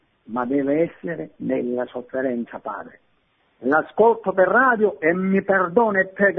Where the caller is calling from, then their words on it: Vibo Valentia, Calabria, Italy; sono da Debo Valentia.